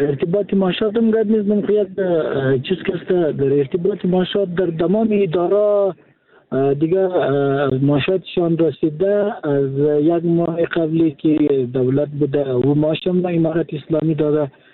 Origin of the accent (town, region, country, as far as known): Daykundi, Afghanistan